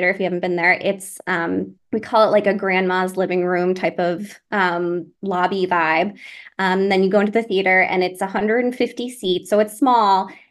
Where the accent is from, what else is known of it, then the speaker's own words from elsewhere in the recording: Needham, Massachusetts, United States; I'm from Needham, Massachusetts, the suburb of Boston.